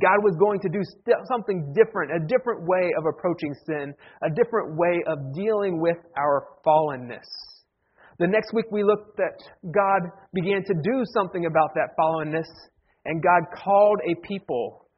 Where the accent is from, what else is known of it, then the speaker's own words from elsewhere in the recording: Ohio, United States; Near my hometown, there's this dairy processing plant called Smith Dairy in Orrville, Ohio.